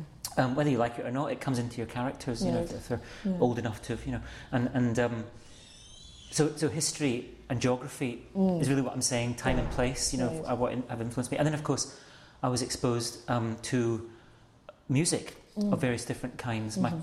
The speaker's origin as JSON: {"language": "English", "town": "Glasgow", "region": "Scotland", "country": "United Kingdom", "tie": "born or raised there", "also_born_or_lived": "England", "said": "when we moved up from England, the voices in Glasgow are very different, you know. And so, you know, my elder siblings spoke in Yorkshire accents, of course, because they were teenagers and they'd already been, you know."}